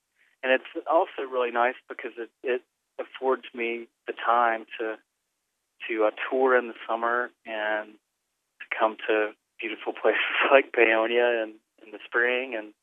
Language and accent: English; Asheville, North Carolina, United States; Well, I grew up in Asheville, North Carolina.